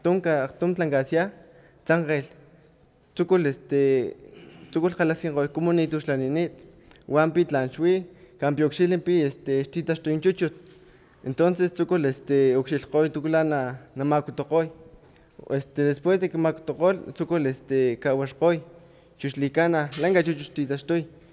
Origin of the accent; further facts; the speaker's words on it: Ecatlán, Puebla, Mexico; De lo que es mi pueblo. Bueno, para empezar, lo que es Caunín, que es en Totonaco, que es Ecatlán, lo que significa es lugar de los vientos.